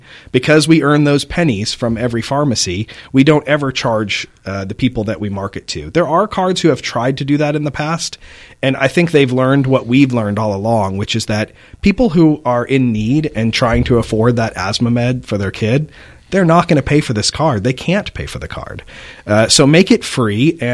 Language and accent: English; Carrollton, Texas, United States; Yeah, so I grew up here in Dallas, in Carrollton, actually.